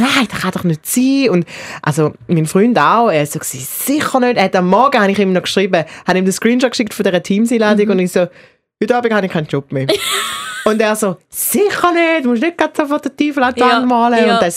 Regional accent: Eastern Switzerland, Switzerland; accent: Eastern Swiss dialect; unseren Dialekt in der Ostschweiz gibt es genau 2 Sender dann noch

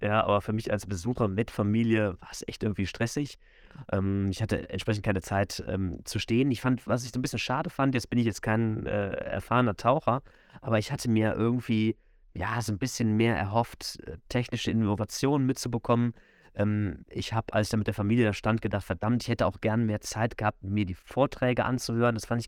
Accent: Neuss, North Rhine-Westphalia, Germany; born there; Also ich bin ja ein gebürtiger Neusser.

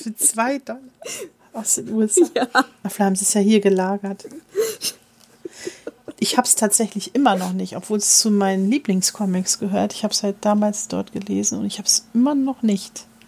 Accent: Bremen, Germany; als Bremerin

